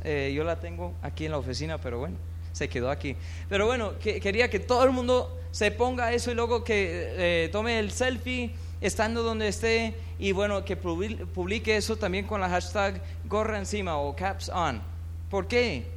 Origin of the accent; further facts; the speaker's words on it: Santander, Colombia; aquí en Bucaramanga no nos gusta el béisbol, sino el fútbol.